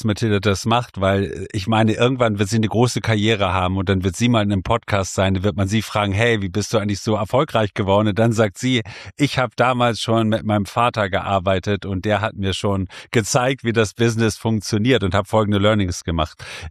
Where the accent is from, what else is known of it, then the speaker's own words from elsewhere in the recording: Nienburg, Lower Saxony, Germany; Ich bin in Nienburg an der Weser groß geworden